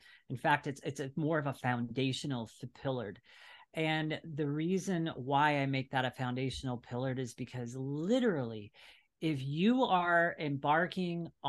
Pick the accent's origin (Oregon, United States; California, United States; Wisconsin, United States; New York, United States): California, United States; San Diego; I am actually from San Diego, California, so Southern California, United States.